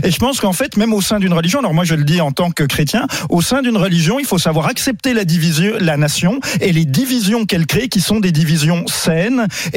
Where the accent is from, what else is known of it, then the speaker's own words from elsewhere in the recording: France; je suis français, et je suis très fier.